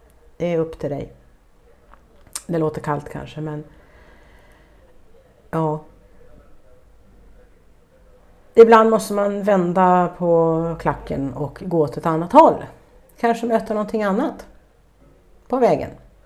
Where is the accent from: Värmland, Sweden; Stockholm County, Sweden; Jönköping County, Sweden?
Stockholm County, Sweden; Stockholm; Jag menar, jag är uppvuxen i Stockholm.